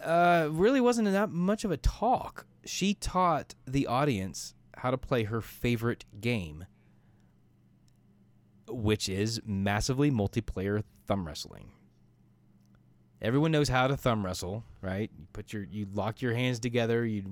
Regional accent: Indiana, United States; Well, Amos and I grew up in Indiana. I think we understand what that means.

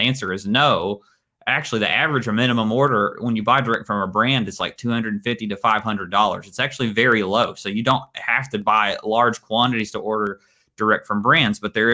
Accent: Kentucky, United States; We come from Eastern Kentucky. It's the poorest part of the United States. It's a very rural part of the United States.

